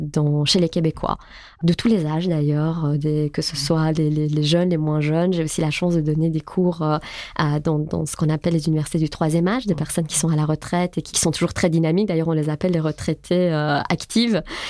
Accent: Tehran, Tehran Province, Iran; je suis née à Téhéran, donc dans la capitale iranienne. J'ai fait une partie de ma scolarité à Téhéran avec le voile.

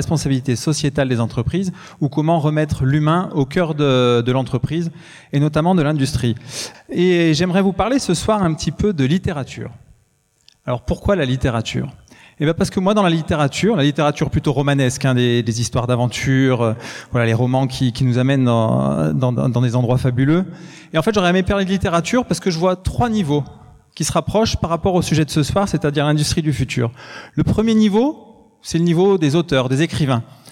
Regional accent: France; on est français

